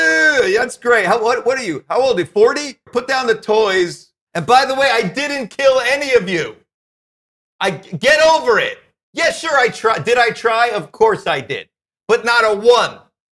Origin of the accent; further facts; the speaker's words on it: New York, United States; And anti-Semitism that I experienced was so minimal growing up in New York.